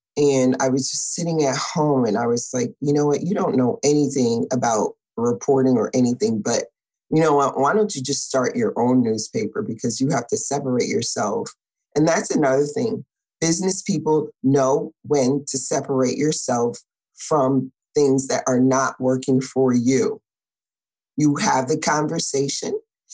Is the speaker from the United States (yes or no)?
yes; New York, United States; Now I'm from New York. My mother works for the airlines.